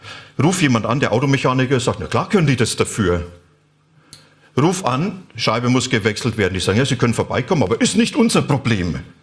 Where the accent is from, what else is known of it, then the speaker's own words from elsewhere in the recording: Bavaria, Germany; so wie ich ein Mann bin, ein Franke und ein Teilzeit-Vegetarier